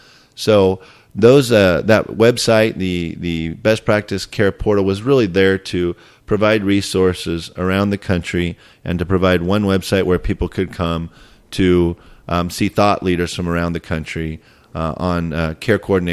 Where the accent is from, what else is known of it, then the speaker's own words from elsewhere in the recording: California, United States; with all due respect to my home state, I would say that we are not one of the most advanced states in terms of coordinating care